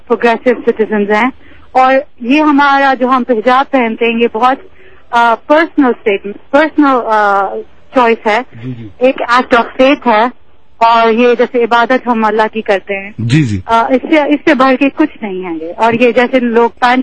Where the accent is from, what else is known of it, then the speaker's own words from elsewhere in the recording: Karachi, Sindh, Pakistan; میں کراچی میں کراچی سے تعلق رکھتی ہوں پاکستان